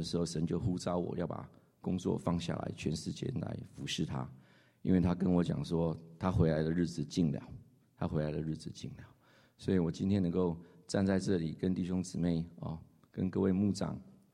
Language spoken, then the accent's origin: Chinese; New York, United States; 我是从纽约来的